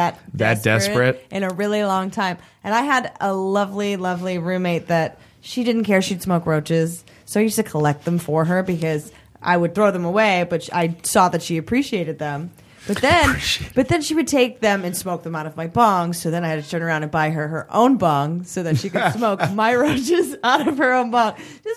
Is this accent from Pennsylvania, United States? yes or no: no; Boston, Massachusetts, United States; I'm from Boston.